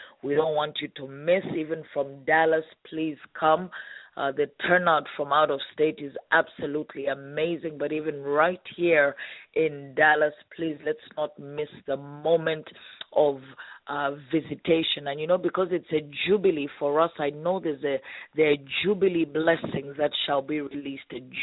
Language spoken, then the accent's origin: English; Kenya; also born or lived in Zambia; As you know, I'm from Zambia, raised in Kenya, married to a handsome man from Rwanda